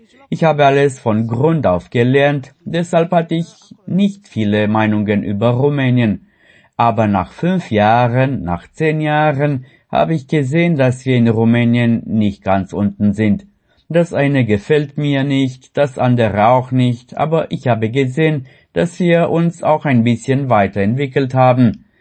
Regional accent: Indonesia; now in Romania; Es ist ähnlich wie bei uns in Indonesien.

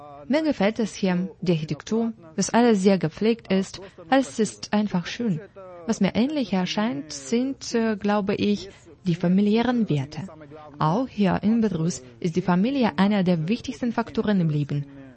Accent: Delhi, India; Ich komme aus Delhi, der Hauptstadt Indiens.

